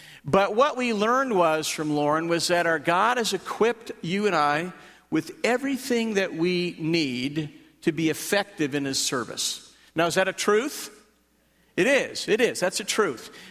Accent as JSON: {"language": "English", "region": "Texas", "country": "United States", "accent": "Texan", "said": "that's actually where I was born, in the state of Texas. You could tell by my accent that I'm a Texan."}